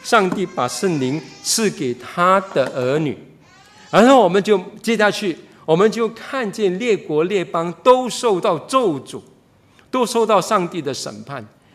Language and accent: Chinese; Singapore; 那这是我们新加坡人